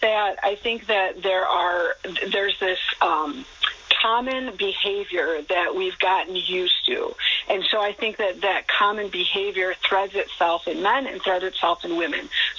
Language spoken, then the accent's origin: English; Michigan, United States; In Michigan, so it was a suburb of Detroit, Michigan, where I grew up.